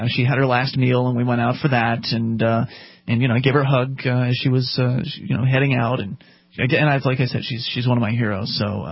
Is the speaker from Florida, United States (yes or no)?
yes; Florida, United States; I was from Florida, nothing like this happened down there.